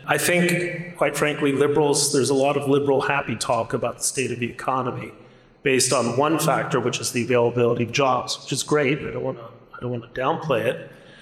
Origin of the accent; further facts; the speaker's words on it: Mexico City, Mexico; English is a second language; I grew up in Mexico City. This fact of my biography that people don't often know. My family was from Mexico.